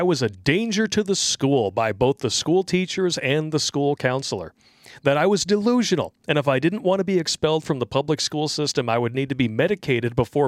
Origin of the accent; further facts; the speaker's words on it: Oak Park, Michigan, United States; also born or lived in Ferndale; I grew up in Oak Park and Ferndale.